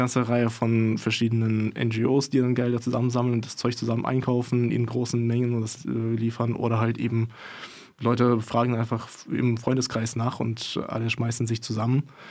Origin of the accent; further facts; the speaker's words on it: Kyiv, Ukraine; ich komme selbst aus Kiew, da sind teilweise auch Bomben neben dem Kindergarten oder Raketen halt neben dem Kindergarten runtergekommen, wo ich halt gegangen bin damals